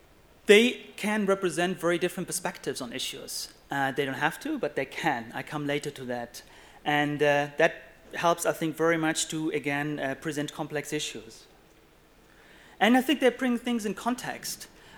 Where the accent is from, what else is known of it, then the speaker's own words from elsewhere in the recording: Frankfurt, Hesse, Germany; English is a second language; Okay, I have to admit, I'm from Frankfurt. Frankfurt is famous for the apple wine, which is the rest of Germany hates